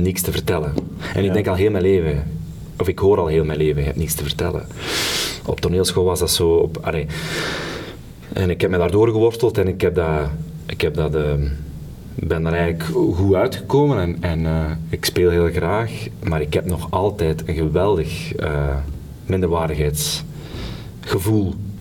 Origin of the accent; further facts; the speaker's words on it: Sint-Niklaas, East Flanders, Belgium; En een centrumstad waar ik vandaan kom, namelijk Sint-Niklaas, waar geen hol gebeurt.